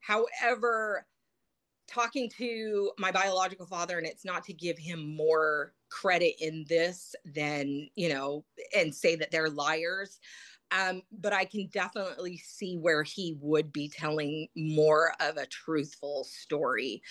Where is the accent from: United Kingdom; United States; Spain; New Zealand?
United States; Utah; So growing up in Utah, Mormons, and not being a Mormon child in my adoptive family was very difficult.